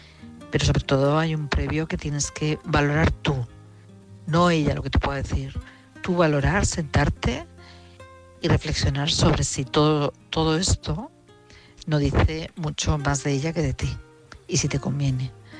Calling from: Madrid, Community of Madrid, Spain; de Madrid

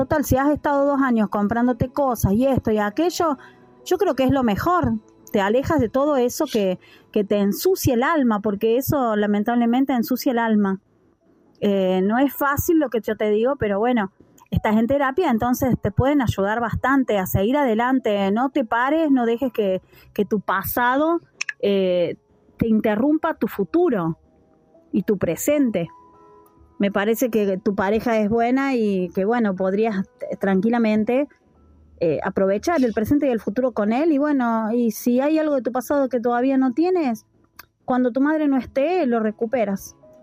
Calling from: Argentina; desde Argentina

